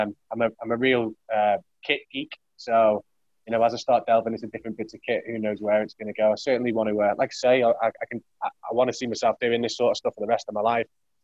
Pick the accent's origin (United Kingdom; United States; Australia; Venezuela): United Kingdom; Ellesmere Port, North West England; Place called Ellesmere Port. It's like a working man's town. Oil refineries, car manufacturer there.